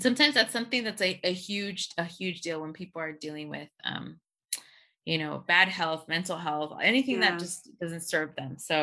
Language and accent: English; Lenox, United States; how we grew up in Lenox. And, you know, for those that don't know where that, it's a small little, less than a square mile in Englewood.